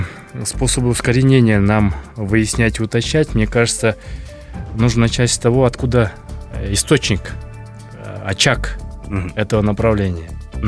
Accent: Temirovka, Issyk-Kul Region, Kyrgyzstan; Исыкуль, село Темировка. Да, вот, население 8 тысяч, немаленькое.

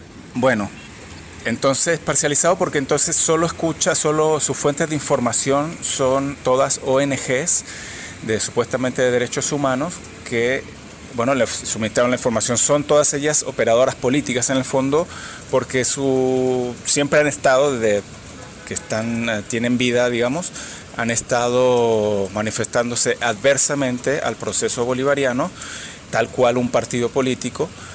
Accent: Chile; now in Venezuela; Soy, bueno, chileno, pero vivo aquí en Venezuela hace ya más de 10 años.

